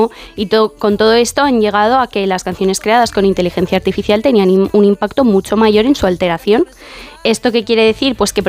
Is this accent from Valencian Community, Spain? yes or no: yes; Nules, Valencian Community, Spain; Allí muy buenas playas, ¿eh? Sí, mi pueblo sí. Es pueblo mágico de España, fíjate.